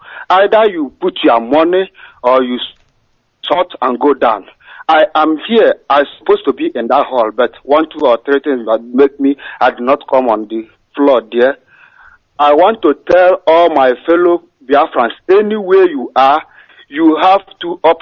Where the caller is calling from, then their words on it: Latina, Lazio, Italy; I am calling from Latina, Roma.